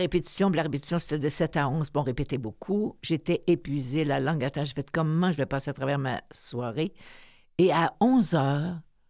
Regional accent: Colombourg, Quebec, Canada; born there; moi, je suis née à Sainte-Claire-de-Colombie. Colombo, dans oui. le Rendis.

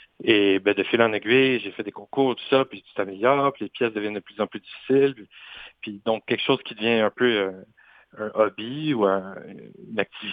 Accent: Joliette, Quebec, Canada; moi, j'ai grandi à Joliette même. J'ai fait mes études à Joliette.

